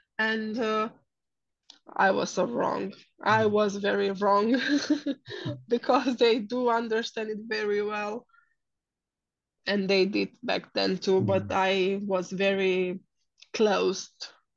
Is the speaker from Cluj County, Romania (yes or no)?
yes; Turda, Cluj County, Romania; I come from a Christian family. I grew up in my hometown in Turda for 19 years. I used to live there, and then I had to move to this other place to study.